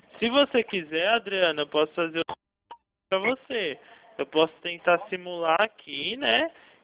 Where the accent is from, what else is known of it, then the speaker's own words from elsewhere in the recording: São Paulo, Brazil; Eu sou aqui do interior de São Paulo.